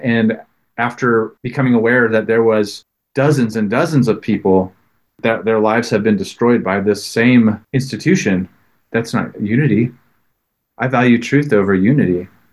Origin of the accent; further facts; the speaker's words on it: Stockton, California, United States; that came from a visit I had to my hometown of Stockton, California.